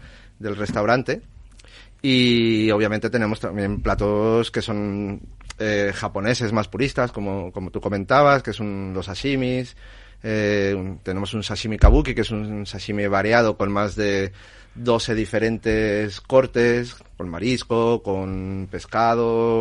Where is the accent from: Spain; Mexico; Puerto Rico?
Mexico; yo que soy mexicano, para mí está siendo bastante fácil y sencillo. Conozco esto desde pequeño